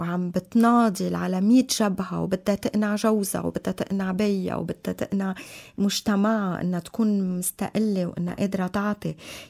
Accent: Lebanon; وانا اكيد كلبنانية عندي هيدا اذا بدي كل جانب

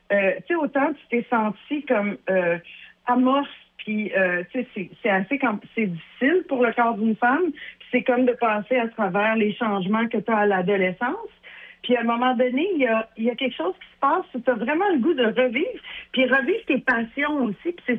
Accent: Loretteville, Quebec, Canada; born there; En fait, moi, je suis née à Loretteville.

